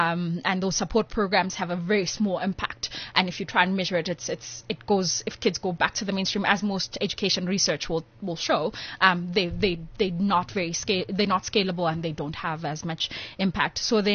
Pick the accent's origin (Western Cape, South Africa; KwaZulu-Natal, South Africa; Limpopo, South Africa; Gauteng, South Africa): Gauteng, South Africa; Tsakane; I was like, oh, I'm from Tsakane.